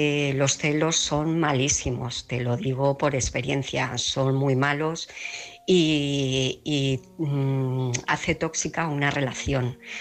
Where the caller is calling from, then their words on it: Alcobendas, Community of Madrid, Spain; de Alcobendas, Madrid.